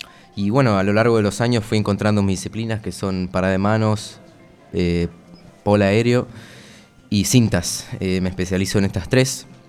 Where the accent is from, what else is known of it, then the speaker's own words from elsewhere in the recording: Argentina; Claro, no es muy usual en mi país, ¿no?